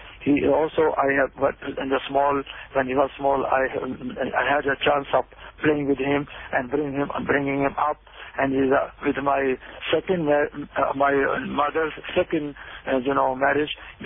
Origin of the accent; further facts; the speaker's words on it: Rawalpindi, Punjab, Pakistan; we are from Punjab, Rawalpindi. And Rawalpindi is a city that I was born